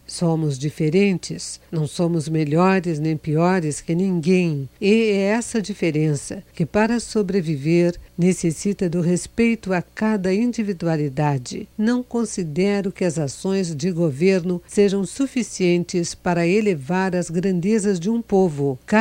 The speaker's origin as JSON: {"language": "Portuguese", "town": "Araguacema", "region": "Tocantins", "country": "Brazil", "tie": "born or raised there", "said": "não apenas a saudade da minha terra natal, Araguacema"}